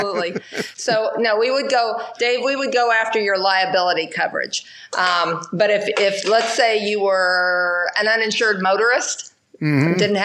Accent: Bloomington, Illinois, United States; Hey, I'm from Bloomington, Illinois. I believe in State Farm.

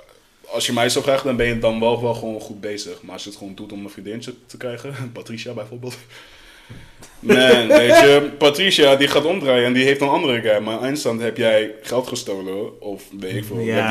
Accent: Netherlands; Ik ben een regular guy, weet je wel. Opgegroeid in Nederland.

